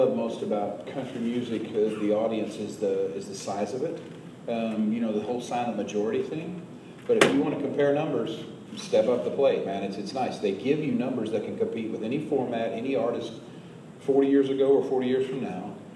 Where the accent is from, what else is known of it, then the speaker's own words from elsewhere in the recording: Oklahoma, United States; I didn't expect it to be, just because I'm from Oklahoma.